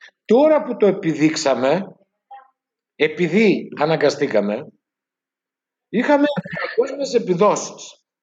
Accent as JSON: {"language": "Greek", "country": "Greece", "said": "Ως Έλληνες, και αυτό το είδαμε στην έρευνα που ανέφερα, σκεφτόμαστε και ως μεσογειακός λαός πολύ συγκινησιακά"}